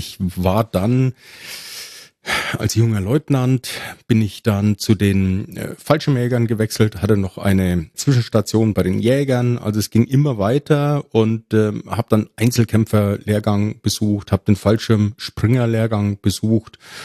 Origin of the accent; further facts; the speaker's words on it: Ebern, Bavaria, Germany; accent: Franconian; in meiner Heimatgemeinde in Franken, man hört es ja auch an meinem rollenden R, in Ebern